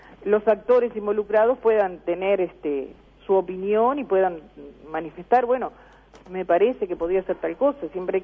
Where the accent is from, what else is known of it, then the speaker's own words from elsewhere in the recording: Nueva Helvecia, Colonia, Uruguay; Yo soy de Nueva Helvecia.